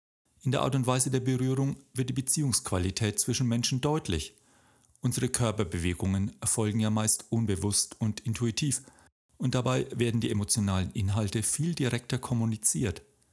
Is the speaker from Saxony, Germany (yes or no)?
no; Bavaria, Germany; Ich bin Franke, kleiner, unpassender Scherz am Rande.